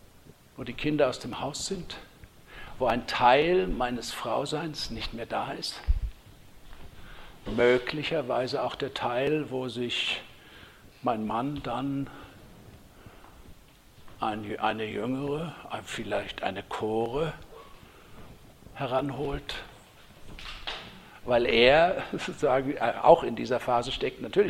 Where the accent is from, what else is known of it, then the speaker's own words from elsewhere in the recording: Wittenberge, Brandenburg, Germany; born there; Und deshalb bin ich in Wittenberge zur Welt gekommen.